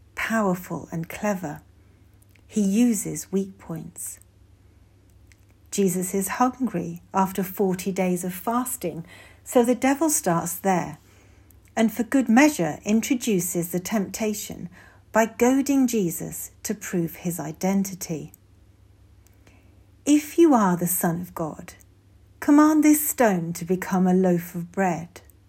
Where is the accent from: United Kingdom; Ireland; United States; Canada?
United Kingdom; England; The macro level's pretty easy. I'm English, I'm a woman, I'm a Christian.